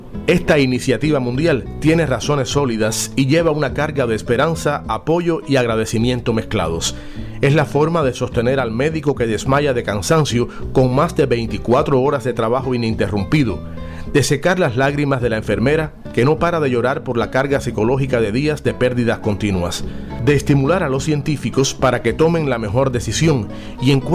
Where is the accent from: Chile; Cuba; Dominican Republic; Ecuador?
Cuba; Así somos los cubanos.